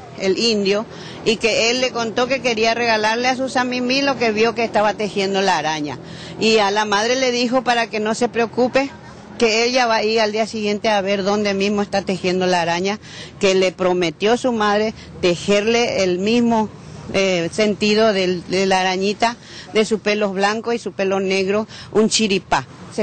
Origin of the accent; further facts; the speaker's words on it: Itaguá, Central, Paraguay; Mi pueblo se llama Itaguá, donde se teje el tejido de ñandutí. Soy tejedora de ñandutí desde mi infancia.